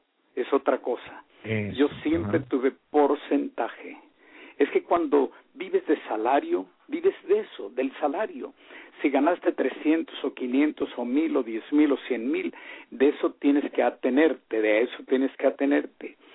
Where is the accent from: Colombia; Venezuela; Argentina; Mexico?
Mexico; moved away as an adult; cuando yo me vine de México en 1945, 46, lo hice por una razón muy grande.